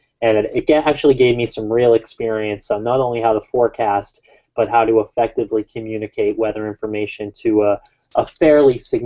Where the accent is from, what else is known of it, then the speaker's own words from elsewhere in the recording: New England, United States; growing up in New England, you're able to see everything.